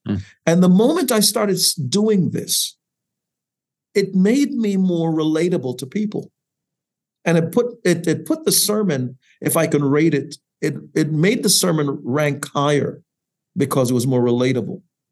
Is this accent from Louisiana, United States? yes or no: no; New York City, New York, United States; And so I grew up in New York City. So my New York side kicked in.